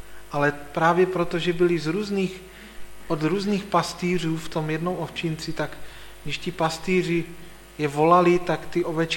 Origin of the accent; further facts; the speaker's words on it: Olomouc Region, Czechia; protože jsem z Pohduhuří Jeseníku ze Šumperska